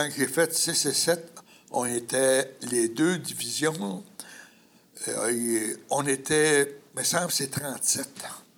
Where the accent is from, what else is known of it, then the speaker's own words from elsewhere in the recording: Asbestos, Quebec, Canada; born there; Je suis né à Asbestos.